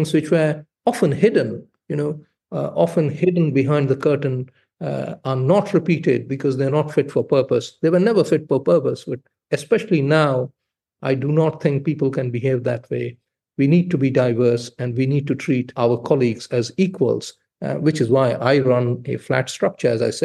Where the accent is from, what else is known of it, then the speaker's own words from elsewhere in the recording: India; moved away as an adult; now in United Kingdom; I was born and bred in India. I lived half my life in India. I was trained as a surgeon in India before I came over